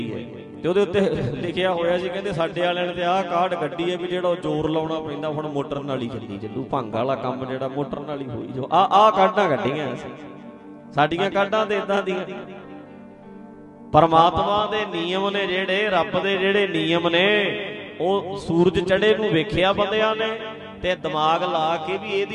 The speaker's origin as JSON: {"language": "Punjabi", "region": "Punjab", "country": "India", "tie": "born or raised there", "said": "ਮੇਰਾ ਪਿੰਡ ਨਾਲ ਹੀ ਹੈ ਇੱਥੇ ਢੱਡਰੀਆਂ ਤੇ ਬਿਲਕੁਲ ਗੁਆਂਢ ਚ ਤੁਹਾਡੇ ਬਿਲਕੁਲ ਨਾਲ ਆ"}